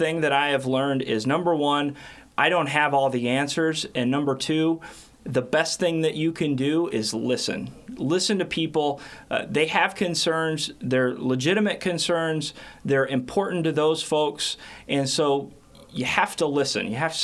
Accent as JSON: {"language": "English", "town": "New Sharon", "region": "Iowa", "country": "United States", "tie": "born or raised there", "said": "that's my hometown. Although I didn't grow up in town, I grew up around town. I consider that my hometown."}